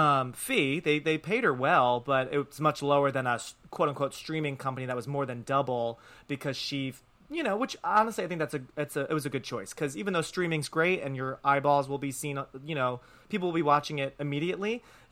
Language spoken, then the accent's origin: English; New Jersey, United States; since we're all from Jersey.